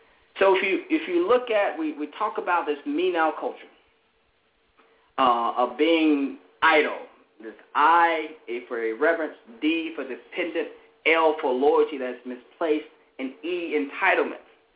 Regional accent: Greenville, Alabama, United States; leaving my hometown, Greenville, Alabama, and being a star and then getting on campus

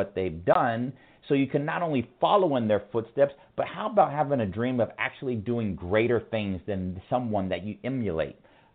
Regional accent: Ventura, California, United States; I grew up in Ventura, California as an only child.

